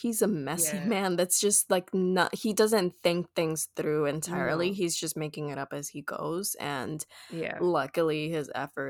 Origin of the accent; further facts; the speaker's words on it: Puerto Rico; I'm from Puerto Rico, so a completely different culture